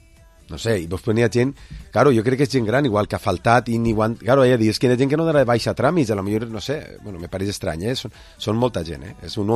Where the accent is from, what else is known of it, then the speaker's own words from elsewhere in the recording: Vila-real, Valencian Community, Spain; tu, jo, la gent de Vila-real, que som de Vila-real i vivim les festes